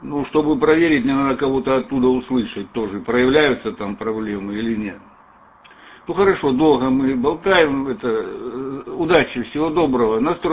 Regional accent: Lermontov, Stavropol Krai, Russia; now in Belgium; Я знаю наш регион. Я из Лермонтова сам. У меня … Ну, сейчас в Бельгии

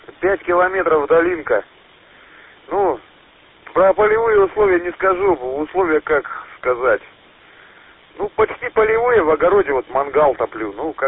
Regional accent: Sakhalin Oblast, Russia; now in Krasnoyarsk Krai, Russia; я с Сахалина. Переезженец в Красноярский край. И я 20 с лишним лет работал с сахалинским позывным через дробь отсюда.

